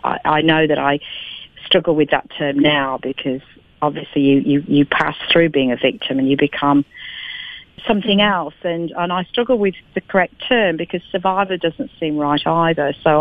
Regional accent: Australia; Well, being Australian of the Year, I mean, it's, you know, when you consider that out of, what, a population of 23 million people

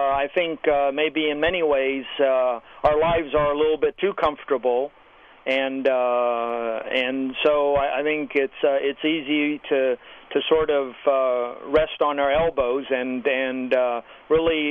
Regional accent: Taiwan; I was born and raised in Taiwan

